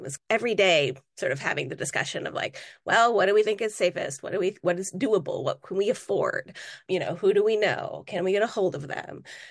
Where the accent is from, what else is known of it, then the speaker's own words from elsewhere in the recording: Santa Cruz, California, United States; my hometown, which is Santa Cruz, California, which is about 3 hours south of where I live. And that had always been, our go-to place. It feels like a very safe place for me. I grew up there. It's a very sort of wonderful town.